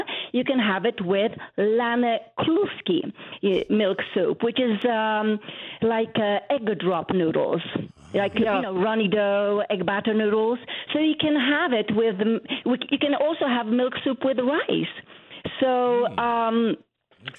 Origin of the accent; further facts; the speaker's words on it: Gdańsk, Pomeranian Voivodeship, Poland; I was born and raised in Gdańsk on Piwna Street, which is Beer Street.